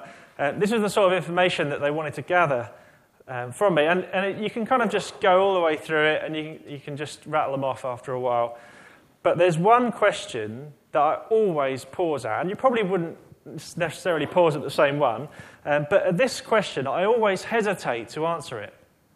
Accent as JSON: {"language": "English", "region": "England", "country": "United Kingdom", "said": "I kind of know that I am British, apart from when it comes to sport. And when it gets to sport, I'm not British, I'm English."}